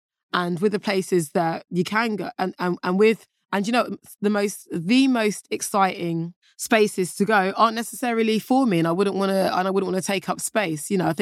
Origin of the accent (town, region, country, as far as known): United Kingdom; born there